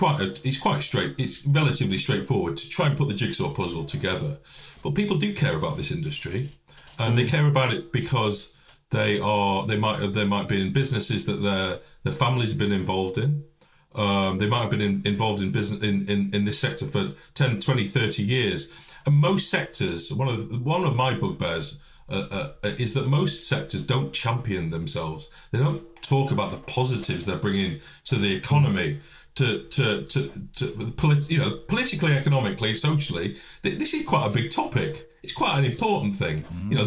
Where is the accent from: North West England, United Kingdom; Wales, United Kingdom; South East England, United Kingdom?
North West England, United Kingdom; now in Kent, United Kingdom; I'm from Lancashire. That's quite important because I now live in Kent and I work in London. And my northern roots are really important to me.